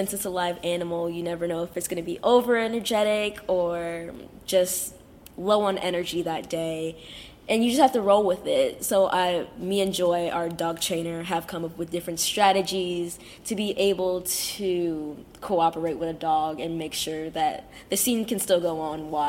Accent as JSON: {"language": "English", "town": "Cincinnati", "region": "Ohio", "country": "United States", "tie": "born or raised there", "said": "born and raised in Cincinnati, and I'm only 14 years old."}